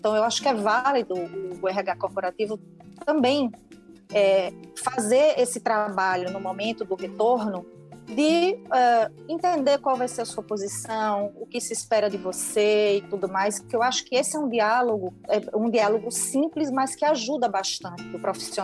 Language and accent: Portuguese; Alagoas, Brazil; also born or lived in Salvador / Houston; now in Rio de Janeiro, Brazil; Pelo meu sotaque, vocês já sabem que eu sou nordestina, uma alagoana.